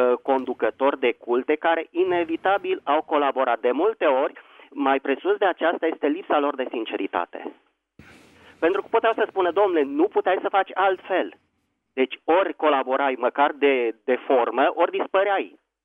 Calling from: Bucharest, Romania; din București.

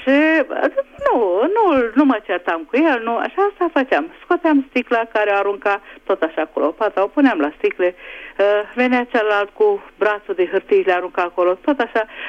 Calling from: Budapest, Hungary; din Budapesta.

